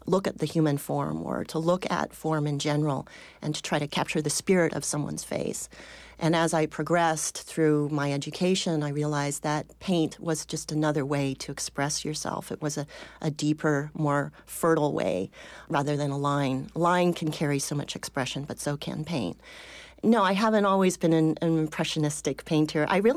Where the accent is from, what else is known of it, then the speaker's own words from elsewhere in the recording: California, United States; Growing up in the Bay Area, right there by the bay